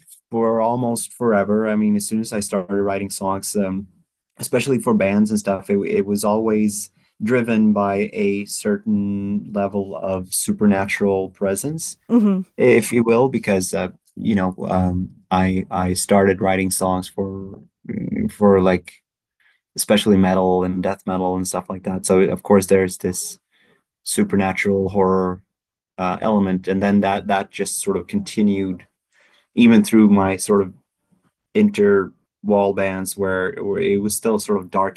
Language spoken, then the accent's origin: English; Linköping, Östergötland, Sweden; English is a second language; Where I grew up in Linköping